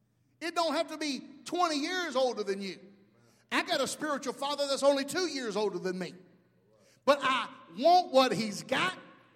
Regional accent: Southern United States, United States; I am Southern. Yeah, I know some of y'all thought I was from the Bronx, but I'm Southern.

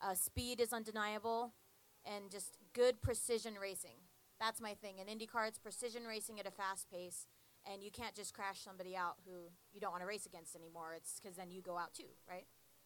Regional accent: Albuquerque, New Mexico, United States; Hi, so I grew up racing cars in Albuquerque, New Mexico.

